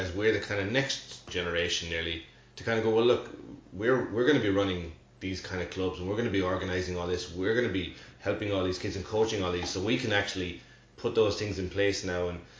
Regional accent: Ireland; But I think that's where we can be difficult as Irish people.

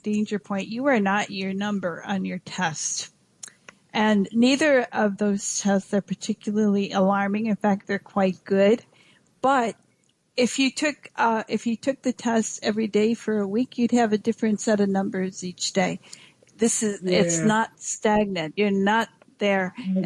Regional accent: Wisconsin, United States; In fact, I grew up in Wisconsin, and we had goiter pills every week at our school.

